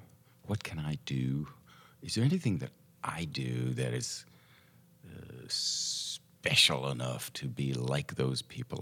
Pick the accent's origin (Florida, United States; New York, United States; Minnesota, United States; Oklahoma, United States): Oklahoma, United States; Tulsa; also born or lived in Santa Monica, California; I was born in Santa Monica, California, but didn't live there very long in that iteration anyway. We moved to Tulsa, Oklahoma when I was a year and a half.